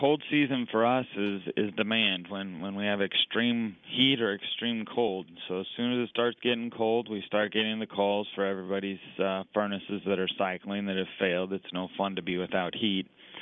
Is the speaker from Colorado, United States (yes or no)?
no; Prineville, Oregon, United States; I'm from Prineville.